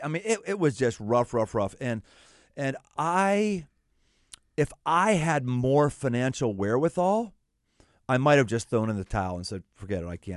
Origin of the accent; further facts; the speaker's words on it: Pittsburgh, Pennsylvania, United States; You know, you got to recognize I grew up in Pittsburgh.